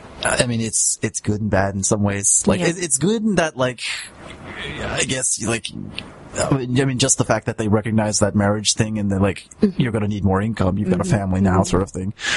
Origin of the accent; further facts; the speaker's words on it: United States; born there; I am genetically Japanese because both my parents were Japanese, but I was born in the States.